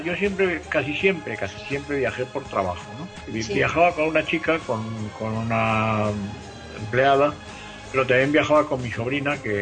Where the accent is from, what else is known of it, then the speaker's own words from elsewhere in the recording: Spain; Yo salí de España, la primera vez que salí de España fue muy tarde, fue en el año 88.